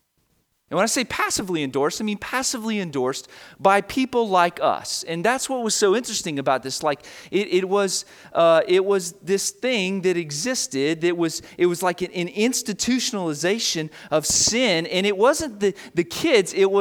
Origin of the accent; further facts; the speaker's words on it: Florida, United States; look, I'm a carpetbagger from Florida. I'm reminded of that by you all very often. I ain't from around here